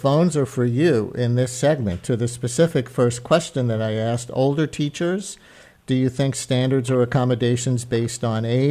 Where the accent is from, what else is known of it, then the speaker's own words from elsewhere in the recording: New York City, New York, United States; Because I know from growing up in the New York City public schools